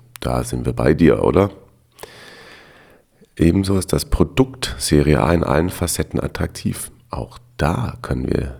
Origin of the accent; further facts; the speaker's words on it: Austria; ich komme aus Österreich und wohne circa eine Autostunde entfernt von Udine.